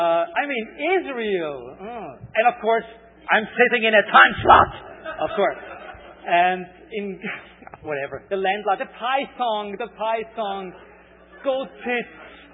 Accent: Austria; accent: Austrian German; first language German; English is a second language; probably realized that I have a strange, pronunciation thing going on, a strange accent. That's because my native language is German, or actually Austrian German.

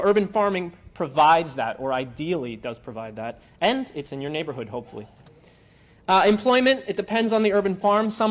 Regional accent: Newark, New Jersey, United States; born there

